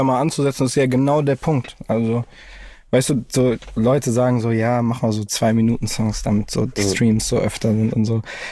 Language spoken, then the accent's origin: German; Frankfurt, Hesse, Germany; ich bin in der Nordweststadt groß geworden.